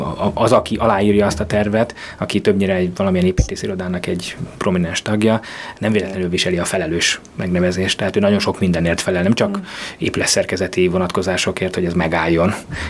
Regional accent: Hungary; én ezt tudom, én is vidéki származású vagyok

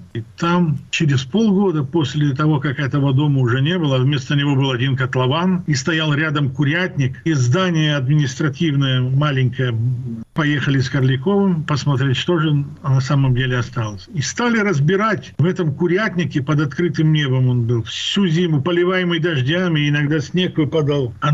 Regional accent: Nalchik, Kabardino-Balkaria, Russia; Вы откуда? Я говорю, я из Нальчика.

